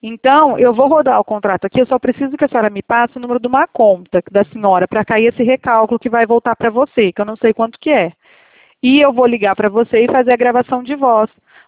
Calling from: Bebedouro, São Paulo, Brazil; Eu falo aqui de Bebedouro, interior de São Paulo.

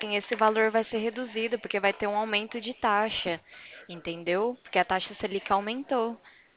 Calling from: Presidente Prudente, São Paulo, Brazil; Eu sou aqui de Presidente Prudente.

